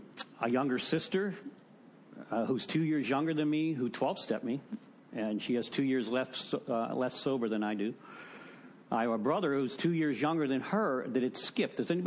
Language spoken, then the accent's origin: English; Pittsburgh, Pennsylvania, United States; I'm from Pittsburgh originally. Go Steelers.